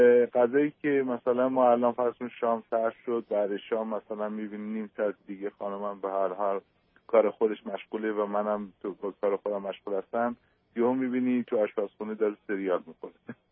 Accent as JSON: {"language": "Persian", "country": "Iran", "said": "ما خودمون ایرانی هستیم"}